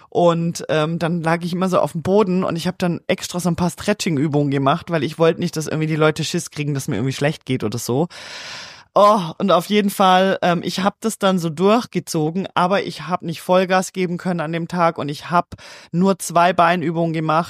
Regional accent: Switzerland; Hey, schwül bei uns in der Schweiz ist nichts dagegen.

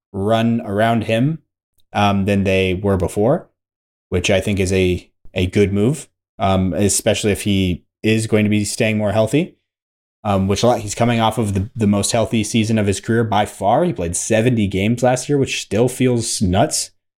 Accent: United States; just anti-France as an American.

